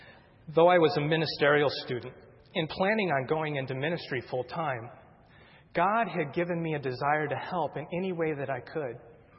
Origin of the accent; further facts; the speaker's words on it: Iowa, United States; moved away; Now, I'm originally from Iowa, and my wife Heather is from Texas.